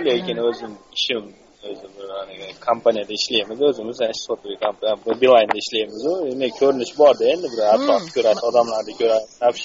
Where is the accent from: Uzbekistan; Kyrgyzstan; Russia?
Kyrgyzstan; endi o'zim Qirg'izistondan bo'lsam ham, endi o'zbekman, nafsam o'zbek